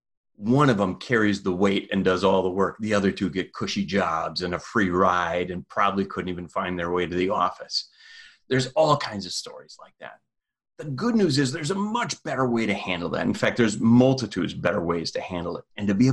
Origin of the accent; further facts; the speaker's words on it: Minnesota, United States; accent: Midwestern Minnesota; Now, you may pick up on my Midwestern Minnesota accent.